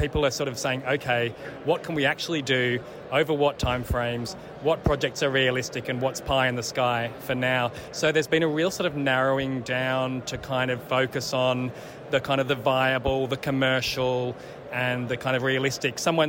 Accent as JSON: {"language": "English", "country": "Australia", "said": "And so it's very easy as an Australian journalist to sort of talk to them and sort of see what their perspective is."}